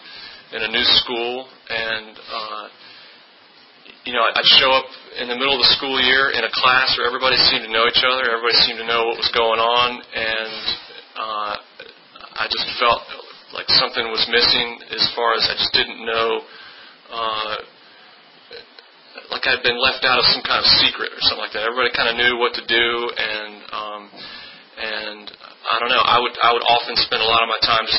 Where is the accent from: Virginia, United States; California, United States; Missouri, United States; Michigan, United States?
Virginia, United States; Williamsburg; born there; I was born in Williamsburg, Virginia, and my mother is a recovered alcoholic.